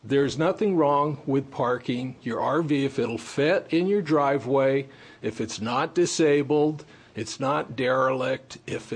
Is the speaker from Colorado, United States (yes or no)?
no; Santa Barbara, California, United States; now in Coronado, United States; I bought my house on Coronado in the year 2000. I grew up in Santa Barbara